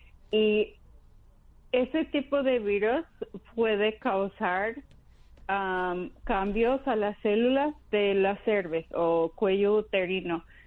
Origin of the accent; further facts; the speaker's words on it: Texas, United States; born there; now in Chicago, United States; Yo nací en Texas también.